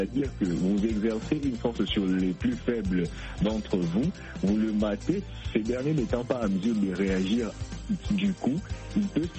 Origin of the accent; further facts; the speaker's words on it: DR Congo; ici chez nous, en République démocratique du Congo